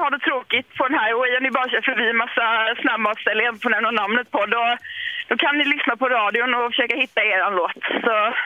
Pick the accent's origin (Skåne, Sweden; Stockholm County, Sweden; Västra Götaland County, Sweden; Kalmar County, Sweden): Kalmar County, Sweden; Läckeby; Jag bor tillfälligt hos mina föräldrar just nu, där jag växte upp i Läckeby heter det.